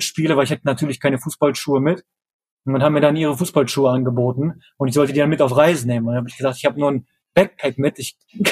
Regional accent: Eifel, Germany; ich bin in der Eifel groß geworden

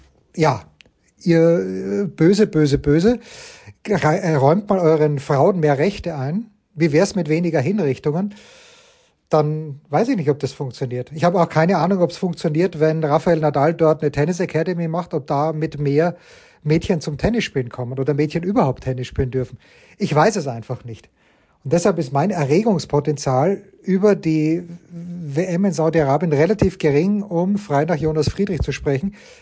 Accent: Voitsberg, Styria, Austria; dagegen ist Voitsburg, wo ich herkomme, fast eine Weltstadt

